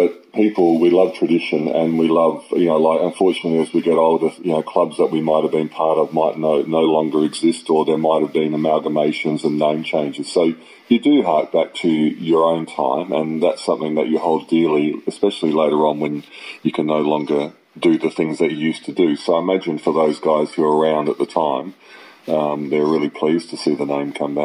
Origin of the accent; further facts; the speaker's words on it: Australia; you grow up as an Australian understanding a little bit about baseball, don't you, and seeing it on TV.